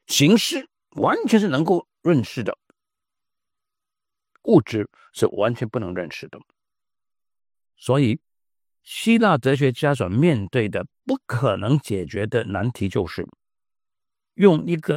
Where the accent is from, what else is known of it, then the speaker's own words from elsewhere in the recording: Hong Kong; 用我们香港人的讲法